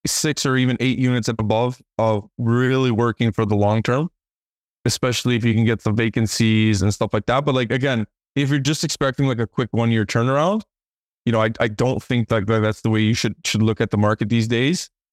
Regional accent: Cambridge, Ontario, Canada; now in Toronto, Canada; even though like I born and raised in Cambridge, but I've moved to like Toronto now.

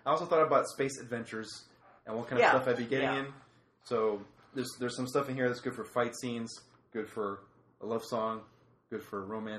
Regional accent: Miami, Florida, United States; So, I grew up in Miami.

